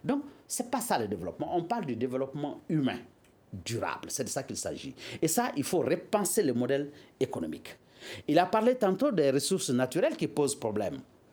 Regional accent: Mali; On n'est pas russophone, on n'est pas anglophone, on n'est pas francophone, on est malianophone, on est malien.

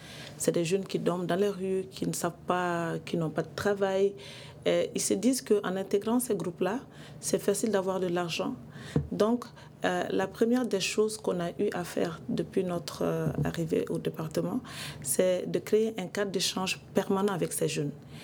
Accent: Mali; lorsqu'on est malien, il faut qu'on soit fier d'être malien

